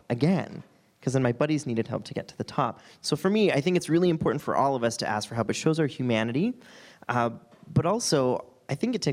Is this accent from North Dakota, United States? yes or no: no; Wyoming, United States; growing up in Wyoming, it wasn't hugely culturally diverse